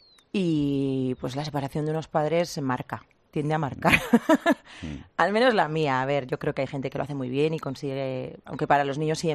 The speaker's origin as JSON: {"language": "Spanish", "town": "Rentería", "region": "Basque Country", "country": "Spain", "also_born_or_lived": "San Sebastián", "said": "Yo soy de Rentería. Nacía en San Sebastián. Nacíamos todos en San Sebastián. Pero sí, soy de Rentería. Pero mi familia materna son todos navarros y casi todos afincados en Puente la Reina."}